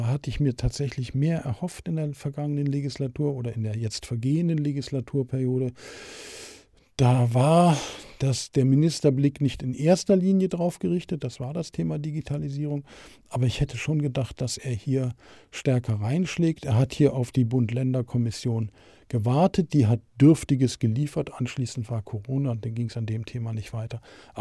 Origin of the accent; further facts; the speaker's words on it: Berlin, Germany; weil ich es gewissermaßen selbst miterlebt habe als Berliner